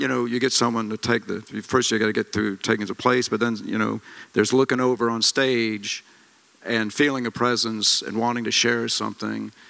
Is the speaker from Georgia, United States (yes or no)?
yes; Atlanta, Georgia, United States; moved away as an adult; now in Los Angeles, United States; I'm from Atlanta, but I live now in Los Angeles. Been out there since like 2006-ish